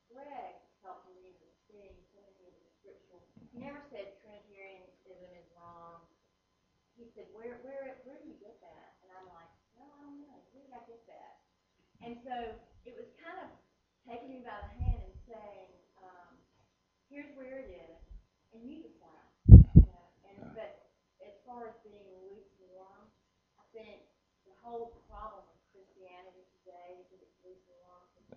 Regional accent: Nashville, Tennessee, United States; I'm from Nashville, so I live here.

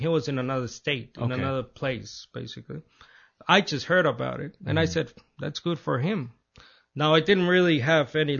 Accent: Managua, Nicaragua; English is a second language; I come from a Catholic sort of belt, Central America, Nicaragua. I was born in Managua.

